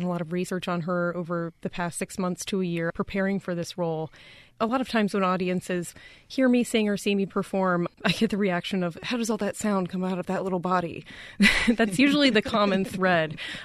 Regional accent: Bristol, United States; I grew up actually in Appalachia, right in the Virginia-Tennessee line in a little town called Bristol.

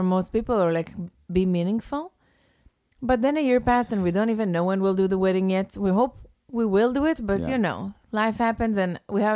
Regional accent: Israel; English is a second language; Growing up in Israel... We had seders, but you know, my family never reads the Haggadah.

